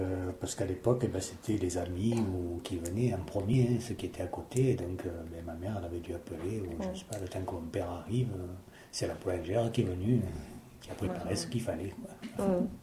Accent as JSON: {"language": "French", "town": "Septèmes-les-Vallons", "region": "Provence-Alpes-Côte d'Azur", "country": "France", "tie": "born there", "said": "donc je suis né à Septem-les-Vallons, plus exactement au Cayolle. Je suis né à ma maison, et non pas en clinique ou à l'hôpital comme on le fait aujourd'hui"}